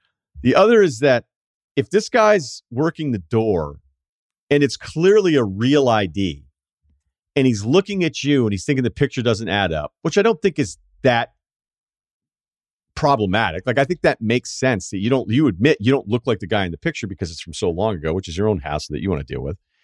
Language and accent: English; New England, United States; two of my buddies and I went out to a few bars in the town we grew up in New England.